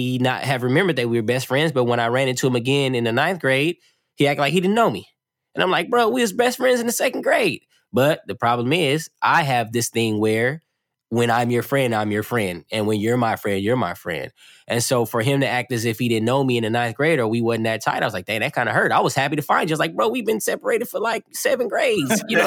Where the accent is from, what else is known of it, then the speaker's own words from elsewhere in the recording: California, United States; also born or lived in Oakland / East St. Louis; I am from, you know, Southern California, but I say I'm from Oakland, but I'm originally born in East St. Louis.